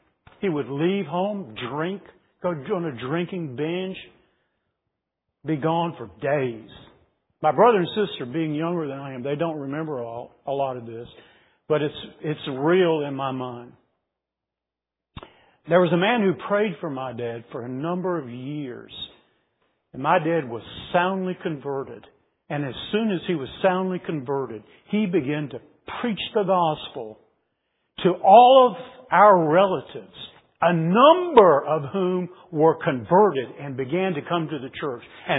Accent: Bassett, Virginia, United States; I grew up in the town of Bassett. Bassett Furniture, world's largest producer of furniture.

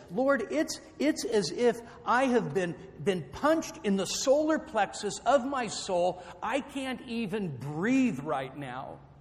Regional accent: West Coast, United States; because I come from the West Coast, so I'm a San Francisco Giants fan.

